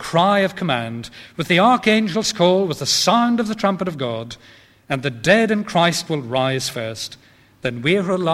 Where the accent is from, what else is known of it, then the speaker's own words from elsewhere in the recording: Belfast, Northern Ireland, United Kingdom; There was a cinema in Belfast where I was brought up in the Lisburn Road, the Regal Cinema